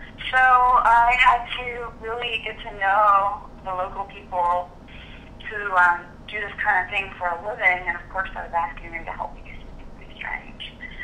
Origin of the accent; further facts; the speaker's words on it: Pensacola, Florida, United States; And I am from Pensacola, Florida, and I live and work in both Pensacola, Florida and San Francisco, although more of my time is spent in Florida.